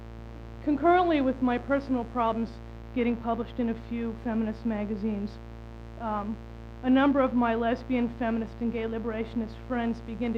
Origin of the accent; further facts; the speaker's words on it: Cambridge, Massachusetts, United States; which was proposed in my hometown of Cambridge, much to my dismay.